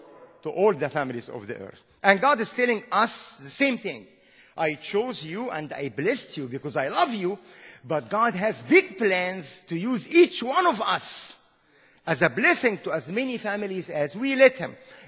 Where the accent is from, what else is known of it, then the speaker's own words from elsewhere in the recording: Egypt; I am from Egypt.